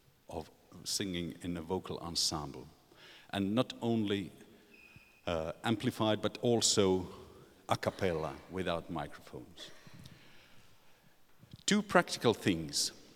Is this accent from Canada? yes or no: no; Finland; English is a second language; I'm a member of the board of ECAEC, and the reason why I am here is because I'm from Finland